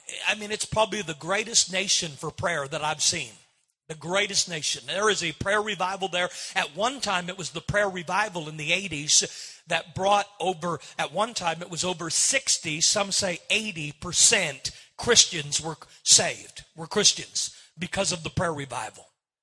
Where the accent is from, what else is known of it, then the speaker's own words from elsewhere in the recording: Canada; I am Canadian, and so I love Canada